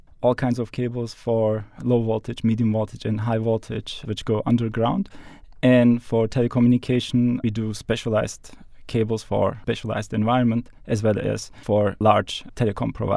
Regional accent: Germany; moved away; also born or lived in Italy / Turkey; I was born and raised in Germany, actually, but I have been before in Italy.

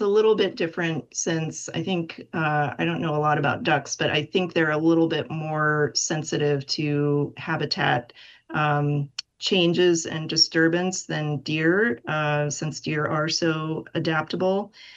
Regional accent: Pennsylvania, United States; I grew up in Pennsylvania, outside of Pittsburgh. Deer hunting is a really big deal there.

